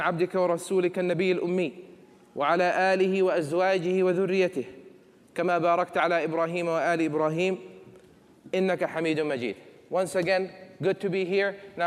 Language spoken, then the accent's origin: English; Jeddah, Makkah Province, Saudi Arabia; also born or lived in Harar, Ethiopia; now in United States; So I grew up in Jeddah, so born in Ethiopia, from Harar, ancestors from Yemen, grew up in Jeddah, right, surrounded by the Yemeni culture and the Hijazi culture, which is the western part of Arabia